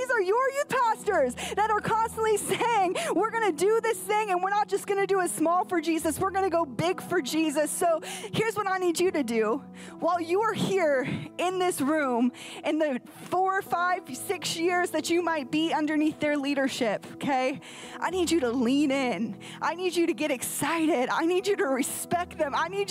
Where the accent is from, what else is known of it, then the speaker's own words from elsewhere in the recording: Michigan, United States; also born or lived in Minnesota; But I grew up in Michigan and our hot spot was Florida